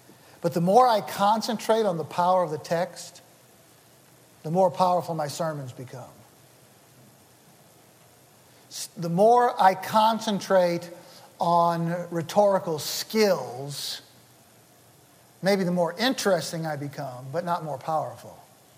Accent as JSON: {"language": "English", "town": "St. Louis", "region": "Missouri", "country": "United States", "tie": "born or raised there", "said": "I remember I was at visiting my hometown is the city of St. Louis, which is in the Midwestern part of the United States"}